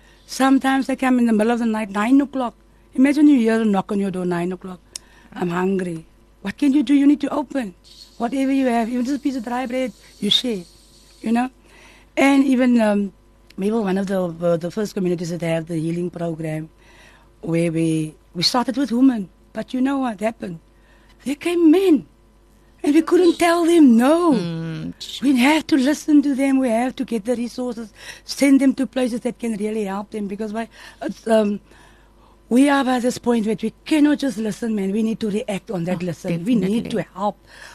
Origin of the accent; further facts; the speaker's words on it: Manenberg, Western Cape, South Africa; I'm from Menenberg.